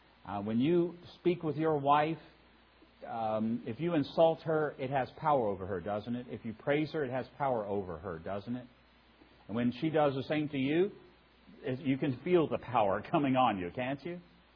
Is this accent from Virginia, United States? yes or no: yes; Roanoke, Virginia, United States; I grew up in Roanoke, Virginia. I'm a hillbilly from Southwest Virginia.